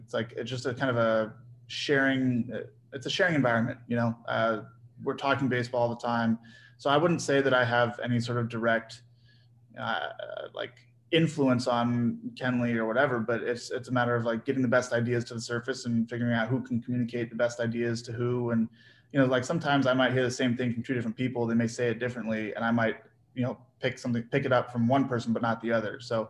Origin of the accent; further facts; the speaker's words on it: North Hollywood, California, United States; born there; Well, technically, I'm from the Valley. I was born in North Hollywood and I lived in San Fernando Valley for the first year and a half of my life.